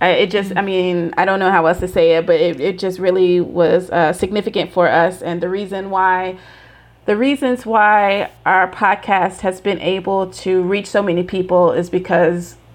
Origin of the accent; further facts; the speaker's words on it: Tennessee, United States; I'm from Tennessee in America. You are British Nigerian.